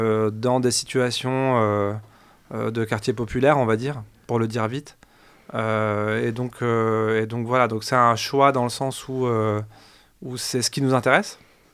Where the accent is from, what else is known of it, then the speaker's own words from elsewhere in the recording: Grenoble, Auvergne-Rhône-Alpes, France; moi, personnellement, je suis grenoblois. Je connais la Villeneuve depuis longtemps. Je ne suis pas originaire du quartier, mais j'y ai vécu pendant 10 ans pour le projet.